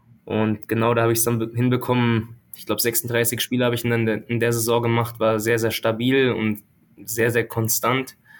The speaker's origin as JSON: {"language": "German", "town": "Freiburg", "region": "Baden-Württemberg", "country": "Germany", "tie": "born or raised there", "said": "ich bin halt in Freiburg aufgewachsen, was sehr, sehr schön gewesen ist."}